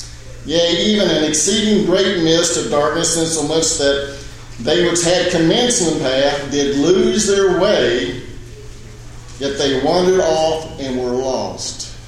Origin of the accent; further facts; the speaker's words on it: Kansas City, Missouri, United States; Since I'm from Kansas City, I'm kind of familiar with that.